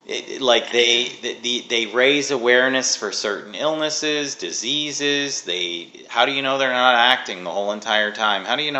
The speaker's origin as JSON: {"language": "English", "country": "Canada", "said": "I can't. I'm Canadian."}